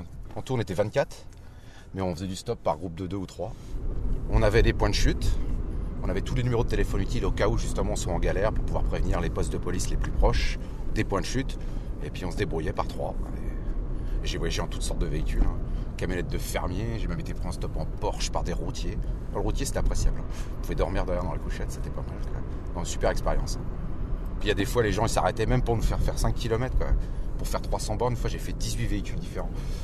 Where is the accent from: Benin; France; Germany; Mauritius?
France; en tant que Français, j'avais un drapeau bleu blanc rouge accroché au sac à dos